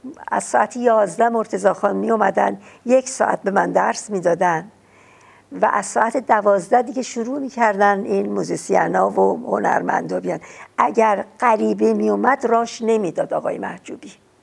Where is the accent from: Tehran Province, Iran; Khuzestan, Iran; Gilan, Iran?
Tehran Province, Iran; Shemiran; من منزلمون شمرون بود. من از کلاس اولی که خوندم در شمرون، پدرم اومدن توی خیابون نادری در تهران، اونجا یه منزلی اونجا خریدن